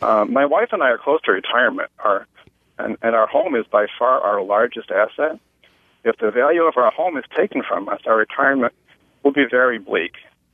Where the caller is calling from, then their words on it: Essex, Vermont, United States; I'm calling from Essex, but I actually do live in South Burlington.